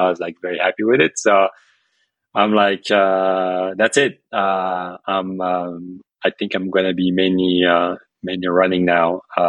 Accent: France; now in United States; I was born in France, so I mean I moved to America like 22 years ago, but I'm French.

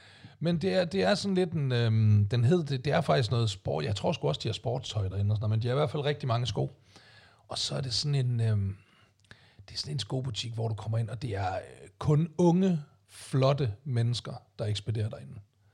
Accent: Aalborg, North Denmark Region, Denmark; Jeg er fra Aalborg for det første, ikke? Aalborg i 80'erne, bare du kiggede ind i en forretning.

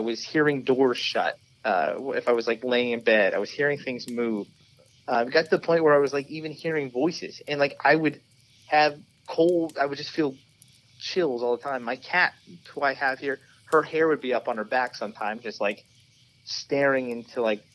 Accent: Georgia, United States; now in Williamsport, United States; I'm from Georgia, went to Penn State, so I'm very familiar with central PA. I've been up here for like the past 5 years, been up in Williamsport for 16 months.

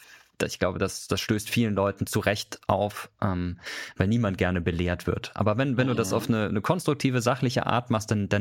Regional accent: Karlsruhe, Baden-Württemberg, Germany; Da, wo ich herkomme, in Karlsruhe sagt man, nicht gemeckert ist genug gelobt.

